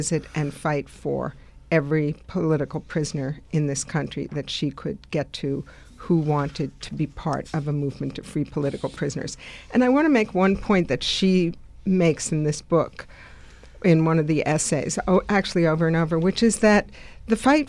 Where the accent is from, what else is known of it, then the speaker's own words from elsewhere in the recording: United States; through my own experience of growing up in America, I wanted to fight to change it.